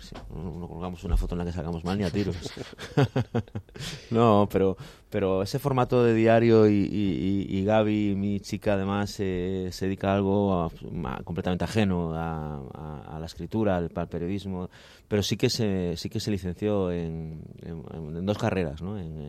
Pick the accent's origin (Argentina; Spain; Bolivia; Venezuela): Spain; Galicia; now in Madrid, Spain